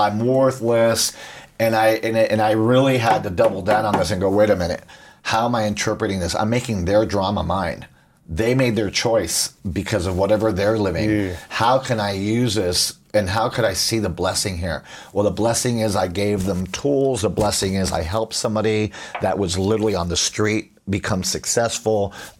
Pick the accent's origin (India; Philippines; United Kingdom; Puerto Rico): Puerto Rico; I grew up in Puerto Rico. We're Latin. We're passionate.